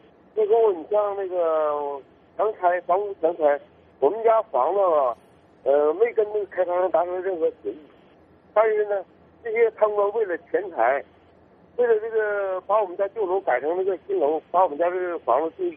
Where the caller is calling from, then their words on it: Jilin, China; 我是来自吉林富平的